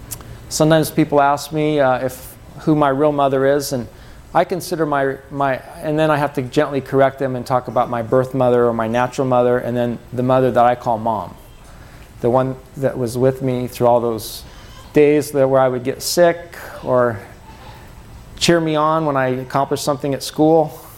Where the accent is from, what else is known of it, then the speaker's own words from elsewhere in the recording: Colorado, United States; also born or lived in Seattle; Grew up in Colorado after I was born in Seattle. My adoptive parents adopted me, and they raised me in Colorado